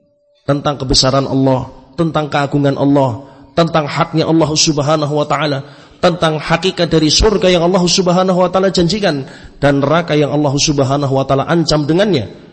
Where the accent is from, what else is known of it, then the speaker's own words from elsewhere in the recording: Surakarta, Central Java, Indonesia; saya juga orang Jawa, Solo